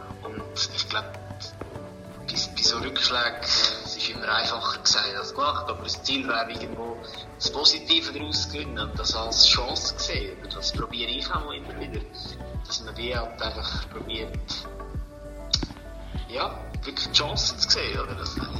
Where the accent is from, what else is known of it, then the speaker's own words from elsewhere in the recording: Talenwil, Switzerland; ich bin in Talenwil aufgewachsen